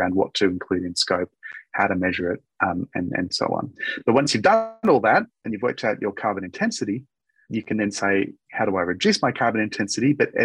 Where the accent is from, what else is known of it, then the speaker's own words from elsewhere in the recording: Brisbane, Queensland, Australia; My hometown in Australia, Brisbane, just went through massive floods.